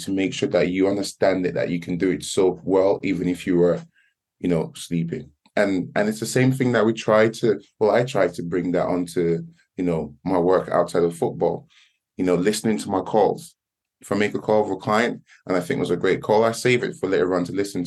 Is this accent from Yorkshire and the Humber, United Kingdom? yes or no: yes; Leeds, Yorkshire and the Humber, United Kingdom; My background, I'm from Leeds, originally from Leeds.